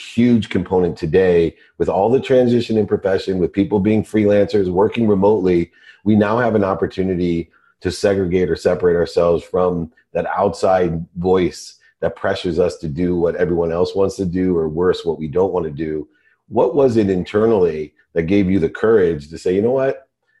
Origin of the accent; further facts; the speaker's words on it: Ohio, United States; And, you know, we're both Buckeyes from the Midwest.